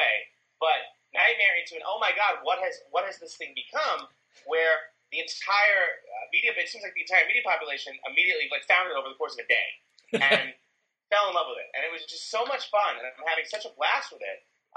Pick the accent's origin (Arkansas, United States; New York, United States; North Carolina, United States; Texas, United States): New York, United States; now in Dayton, United States; I think it's funny. I'm from New York. So everything, whenever I describe any city outside of New York, it always starts with smaller.